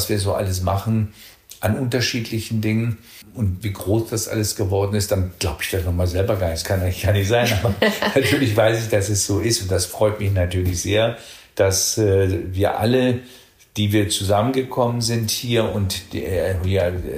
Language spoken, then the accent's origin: German; Bremen, Germany; Ich komme ja aus Bremen, Hannover, Bremen, die Ecke.